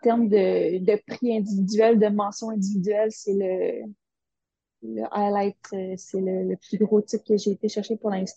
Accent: Quebec City, Quebec, Canada; Puis sinon, là, je viens de Québec.

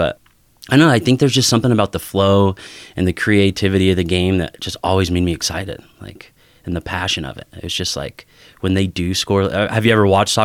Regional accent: Ogden, Utah, United States; Yeah, I grew up in Ogden, Utah.

